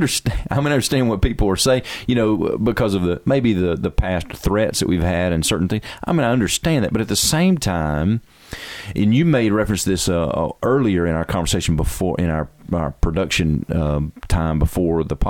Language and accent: English; United States; And I'm an American.